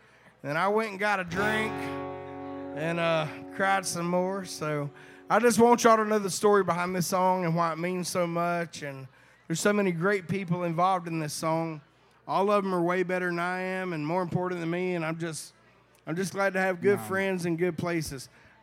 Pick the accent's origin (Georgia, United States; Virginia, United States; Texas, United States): Georgia, United States; Hazelhurst; My brother from South Georgia. I'm from Hazelhurst, Georgia.